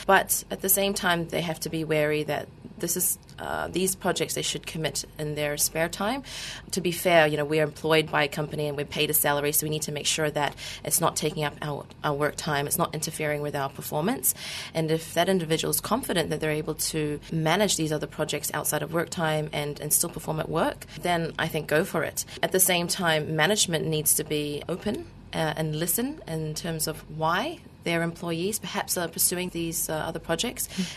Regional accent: New Zealand; now in Malaysia; being a Malaysian, I'm born here, but I was privileged enough to grow up in public school in New Zealand, where I got really good education in the 90s.

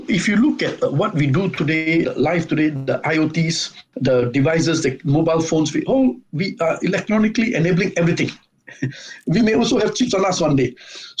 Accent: Singapore; Now, I'm a Singaporean.

